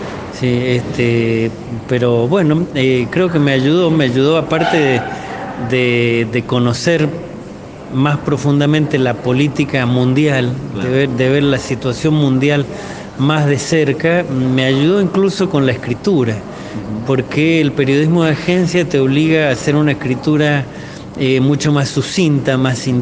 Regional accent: Mendoza, Argentina; also born or lived in Italy; pero yo soy mendocino y siempre voy a ser mendocino y nunca, por ejemplo, nunca se me ocurrió irme a vivir a Buenos Aires.

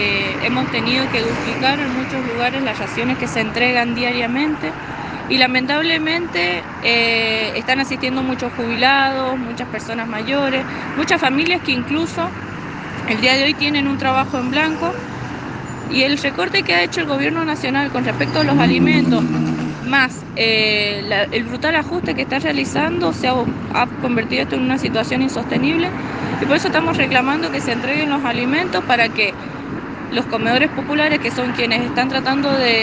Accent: Maipú, Mendoza, Argentina; Somos de Maipú, de San Roque.

